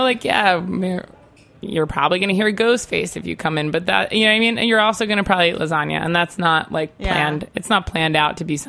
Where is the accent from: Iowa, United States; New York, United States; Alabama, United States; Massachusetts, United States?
New York, United States; I'm from Long Island, you know, like, I have, like, a very strong side of me that, like, comes out when I'm around people like that, like my kinfolk, you know.